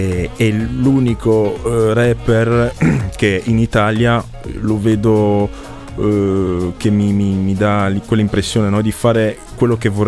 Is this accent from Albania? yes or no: no; DR Congo; now in Italy; Io non sono nato qua, sono originario del Congo